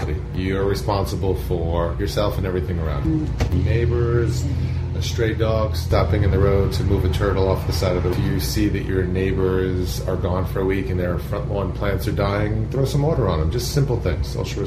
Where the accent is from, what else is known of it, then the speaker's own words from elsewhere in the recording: New York City, New York, United States; I grew up that way on the Lower East Side in New York City.